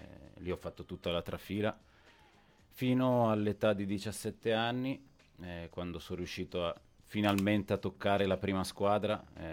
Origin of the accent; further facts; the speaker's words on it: Como, Lombardy, Italy; Sì, io sono di Como, esattamente sul confine con la Svizzera. Località si chiama Pontechiasso.